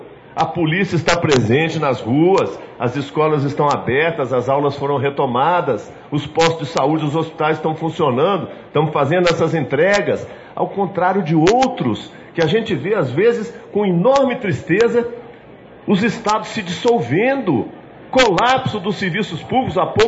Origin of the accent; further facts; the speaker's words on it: Belo Horizonte, Minas Gerais, Brazil; Eu nasci em Belo Horizonte e vivi até os 16 anos de idade num bairro de Belo Horizonte que se chama Carlos Prates. Um bairro, na época, era um bairro popular. Hoje está muito misturado, já virou meio comercial, é próximo do centro. Nasci numa casa